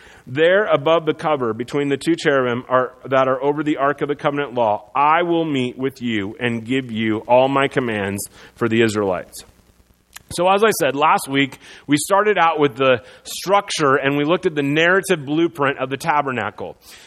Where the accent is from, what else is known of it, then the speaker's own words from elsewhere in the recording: Iowa, United States; For me, when I was a kid, I grew up in Iowa, and every time I drove by Des Moines, which was the state capital, I could see this beautiful copper rotunda in the city skyline.